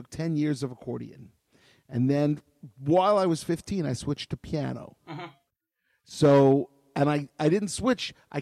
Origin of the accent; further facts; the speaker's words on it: New York City, New York, United States; Because I grew up in Kew Gardens, Queens. Kew Gardens Synagogue had its own youth center.